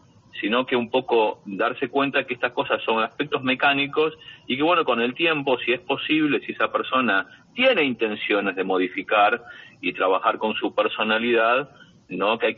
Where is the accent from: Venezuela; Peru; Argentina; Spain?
Argentina; porque yo también soy argentino.